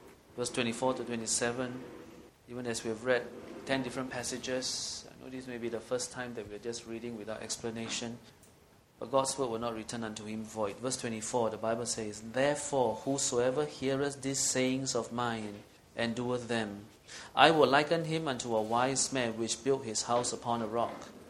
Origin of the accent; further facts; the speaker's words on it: Singapore; And being a Singaporean, working as well as here